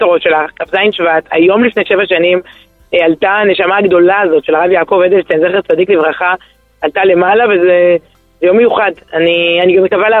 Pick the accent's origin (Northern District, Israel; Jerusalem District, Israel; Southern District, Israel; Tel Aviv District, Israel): Tel Aviv District, Israel; Ramat HaSharon; אני גדלתי ברחוב רות ברמת השרון, הרחוב המקביל הוא רחוב נעמי.